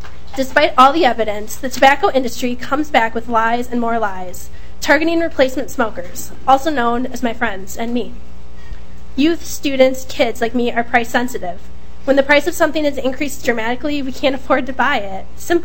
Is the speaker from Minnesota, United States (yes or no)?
yes; Andover, Minnesota, United States; I'm from Andover, Minnesota, and a senior at the University of Minnesota